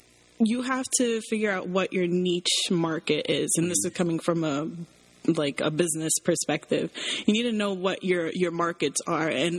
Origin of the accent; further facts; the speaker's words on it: Queens, New York, United States; now in Bridgeport, United States; Like, I'm from Queens, New York, so coming from New York into Bridgeport wasn't so much of a difference to me